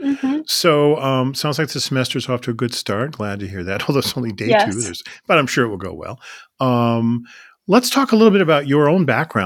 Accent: Illinois, United States; I'm from the Chicago suburbs, and the state of Illinois

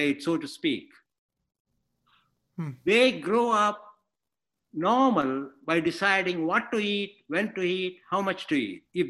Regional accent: India; moved away; I grew up in India. And after I came here, I've been here since 1970.

